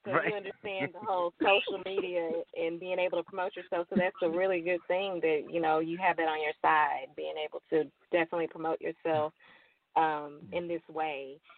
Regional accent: Baltimore, Maryland, United States; I'm from Baltimore, Maryland.

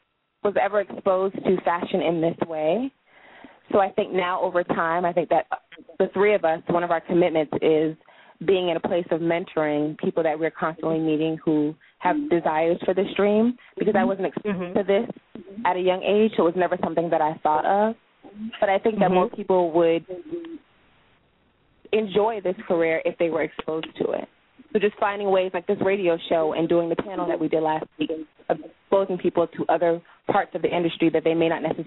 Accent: Miami, Florida, United States; also born or lived in Boston; now in Los Angeles, United States; Well, my family is originally from the islands of Aruba and Montserrat, and I spent a lot of time growing up in Miami as well as Boston. So now I'm here in L.A.

